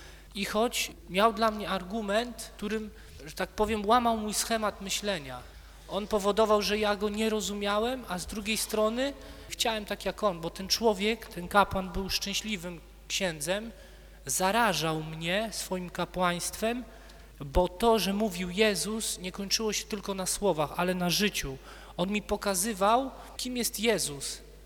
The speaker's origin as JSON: {"language": "Polish", "town": "Wałcz", "region": "West Pomeranian Voivodeship", "country": "Poland", "tie": "born or raised there", "said": "Ja wychowywałem się na bloku. Wałcz jest miastem, dużo bloków tam nie ma, wychowywałem się na bloku."}